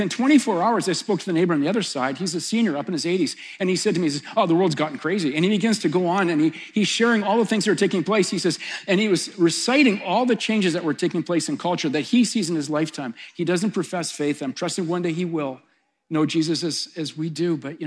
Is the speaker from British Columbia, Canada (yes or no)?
no; Edmonton, Alberta, Canada; I got to tell you, I'm from Edmonton.